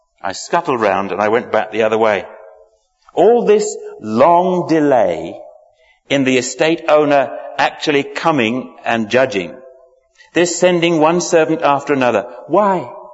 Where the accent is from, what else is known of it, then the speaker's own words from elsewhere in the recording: London, United Kingdom; I'm not regularly from London. I can't really stand the place. I have to come here from time to time. I feel I need a bath when I go home. I was brought up here, and I'm glad to have escaped.